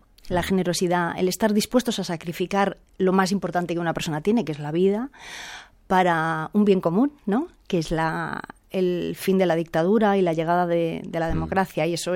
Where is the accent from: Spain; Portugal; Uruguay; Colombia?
Portugal; Trás-os-Montes; accent: Trás-os-Montes; Spanish is a second language; tú hablas portugués con acento de Trás-os-Montes. Y yo, sí, claro, es que yo vengo de Trás-os-Montes.